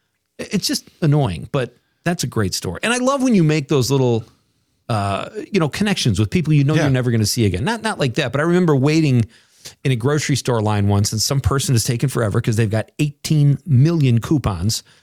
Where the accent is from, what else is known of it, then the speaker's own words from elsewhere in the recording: Wisconsin, United States; We just mentioned we're from Wisconsin. We love the seasons.